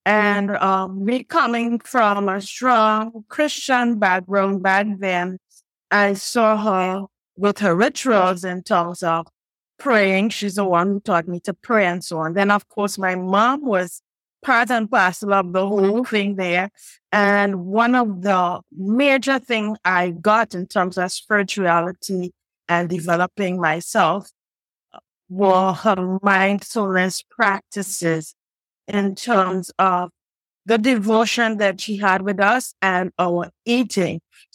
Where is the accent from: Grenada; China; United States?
Grenada; now in Trinidad and Tobago; presently I am in the beautiful Caribbean island of Trinidad and Tobago, but I am originally from Grenada, which is another beautiful, pure Caribbean island.